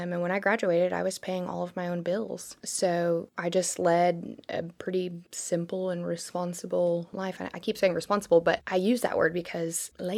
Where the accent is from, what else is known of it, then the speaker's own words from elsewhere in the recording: Arkansas, United States; also born or lived in Colorado Springs; I was born in Colorado Springs, and we lived there until I was six. My parents divorced, and we moved to Arkansas because my grandparents lived here.